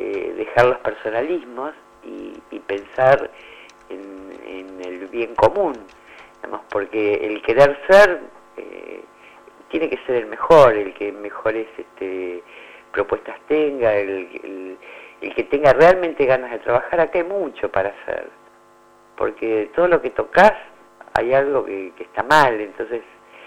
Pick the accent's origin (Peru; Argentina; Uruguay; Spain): Argentina; Pinamar, Buenos Aires Province; yo soy nacida además en Pinamar. Bueno, en realidad nací en Madariaga porque no había lugar donde nacer acá. Además éramos partido de General Madariaga y nosotros éramos Balneario Pinamar